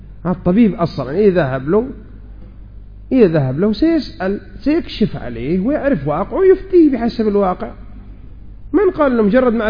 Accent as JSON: {"language": "Arabic", "country": "Saudi Arabia", "said": "عندنا في المملكة العربية السعودية"}